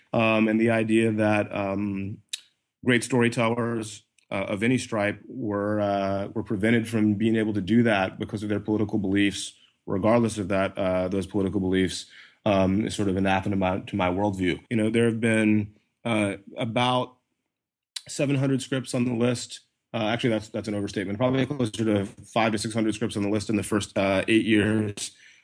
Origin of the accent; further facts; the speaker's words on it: Deep South, United States; You know, I'm African American and I grew up in the Deep South